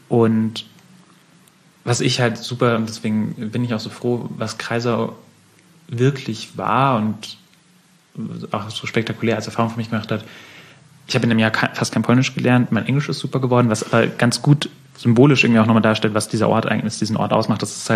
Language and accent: German; Munich, Bavaria, Germany